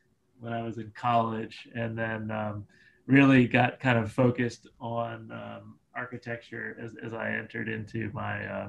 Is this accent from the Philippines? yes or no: no; Parkville, Maryland, United States; Yeah, so I'm local. I grew up just outside of Baltimore City in the Parkville, Towson area of Baltimore County.